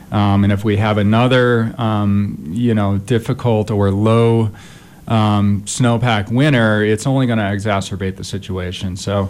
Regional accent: Great Lakes, United States; I grew up in the Great Lakes region, and during the summer, it tasted different.

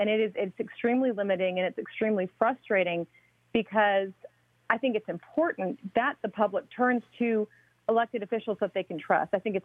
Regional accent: New Orleans, Louisiana, United States; because I'm from New Orleans.

